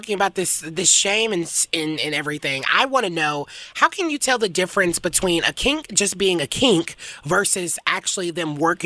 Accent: the South, United States; even how I felt about growing up in the South

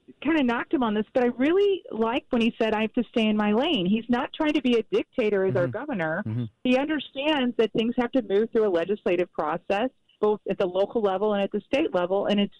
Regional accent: United States; as an American, it's disappointing to see how they will, you know, use anyone as a victim or as a casualty for them to push forward their narrative.

